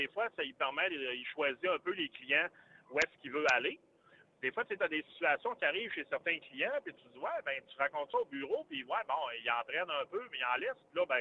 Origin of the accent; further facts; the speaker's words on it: Kenogami, Quebec, Canada; Moi, je suis né à Kenogami, donc, okay. Qui fait partie de la ville de Saguenay maintenant. J'ai été là jusqu'à mes 25 ans environ.